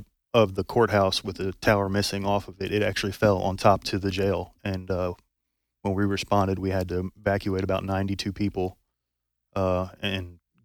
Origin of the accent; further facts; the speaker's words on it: Mayfield, Kentucky, United States; My hometown is Mayfield, Kentucky.